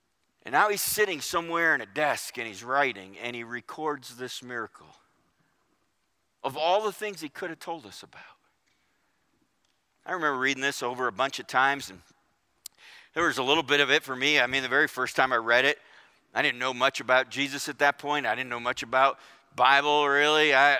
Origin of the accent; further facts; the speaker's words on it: New York, United States; I'm from New York. I'm used to rude.